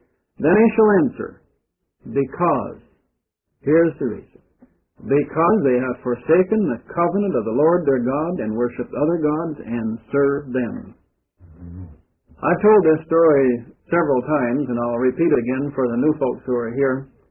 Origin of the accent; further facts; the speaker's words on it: Minnesota, United States; moved away; I remember, we're from Minnesota, you know, originally we came down here.